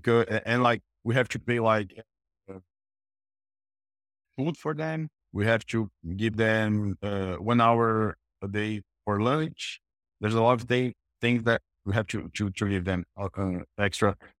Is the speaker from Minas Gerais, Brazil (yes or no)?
no; São Paulo, Brazil; But I was from the poor community. I grew up in Campo Limpo. It's jobs. It's in São Paulo, but it's kind of, it's not a favela, but it's almost a favela that you guys know here.